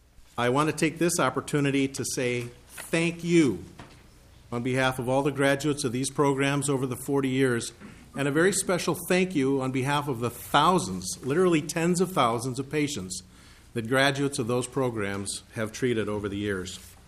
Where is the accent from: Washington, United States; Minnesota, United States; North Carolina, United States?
Minnesota, United States; Roseville; also born or lived in St. Paul, United States; I was born right here in St. Paul, grew up in Roseville. I've been a lifetime resident of the state of Minnesota.